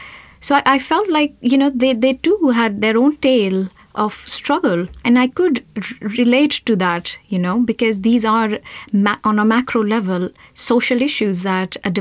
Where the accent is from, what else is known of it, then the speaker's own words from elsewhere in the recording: New Delhi, Delhi, India; as someone who was born and brought up in New Delhi.